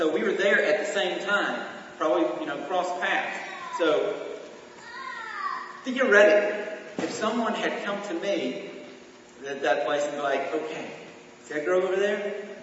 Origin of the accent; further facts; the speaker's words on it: Georgia, United States; she's from Colorado, I'm from Georgia, so we didn't know each other at all until we got to college.